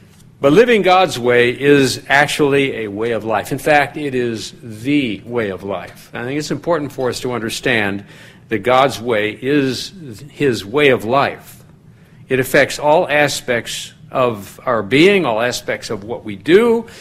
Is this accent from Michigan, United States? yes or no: no; South Dakota, United States; it isn't as cold as what I grew up with in South Dakota. We had milk cows.